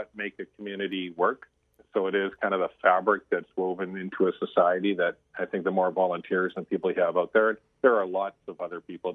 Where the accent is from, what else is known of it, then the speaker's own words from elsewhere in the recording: Richmond, British Columbia, Canada; A little bit of background about myself is I grew up in Richmond, was raised here. We raised our three now adult children here, and we have three, soon to be five, grandchildren, all living in Richmond.